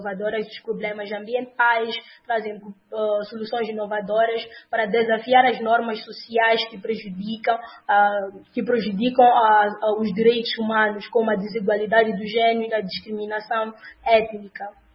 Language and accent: Portuguese; Mozambique; para a minha casa, para a minha terra, Moçambique